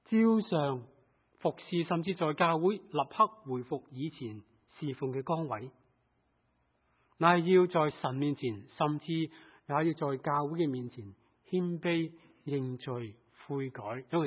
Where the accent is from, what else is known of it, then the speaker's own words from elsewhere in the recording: Hong Kong; 正如好像我们香港人，我们很自豪香港这个城市是东方之珠，是东方灿烂的明珠